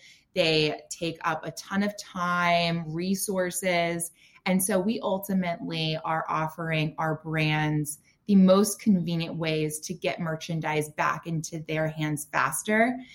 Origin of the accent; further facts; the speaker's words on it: the South, United States; I grew up in the South in the suburbs, which virtually had zero diversity.